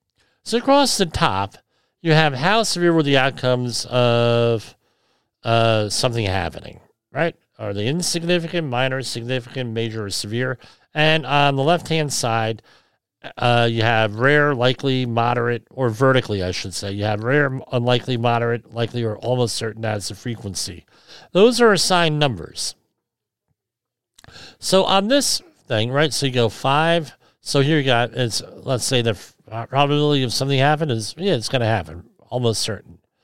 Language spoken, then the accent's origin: English; New Jersey, United States; I'm from New Jersey. This is the kind of shit that happens all the time.